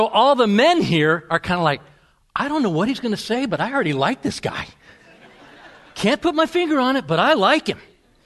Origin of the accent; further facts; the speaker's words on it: Georgia, United States; Which kind of reminds me, when I was living in Georgia, I grew up in the Georgia area, and then after we moved up here